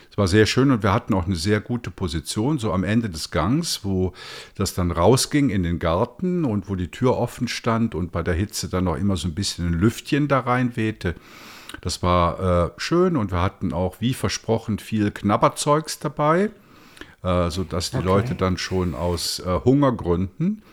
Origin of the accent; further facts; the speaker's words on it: Bonn, North Rhine-Westphalia, Germany; born there; ich bin ja in Bonn geboren und meine Mutter wohnt in St. Augustin